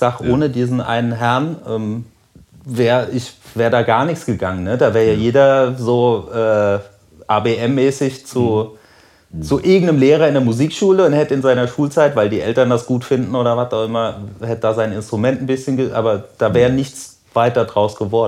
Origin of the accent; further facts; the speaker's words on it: Schlüchtern, Hesse, Germany; Ich bin geboren in Hessen, genau in der Mitte zwischen Frankfurt und Fulda. Im schönen Bergwinkel, der Ort heißt Schlüchtern. Dort bin ich zur Schule gegangen, habe mein Abi gemacht